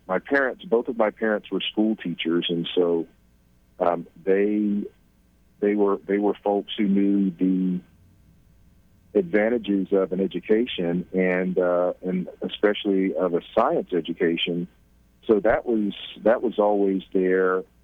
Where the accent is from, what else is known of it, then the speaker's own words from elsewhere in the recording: Edgefield, South Carolina, United States; Edgefield, South Carolina, which a lot of people have probably not heard